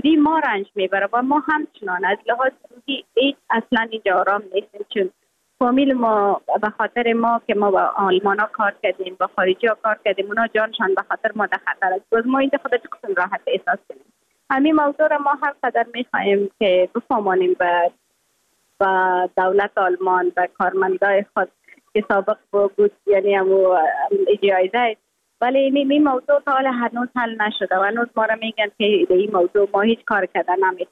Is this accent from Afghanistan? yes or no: yes; Afghanistan; moved away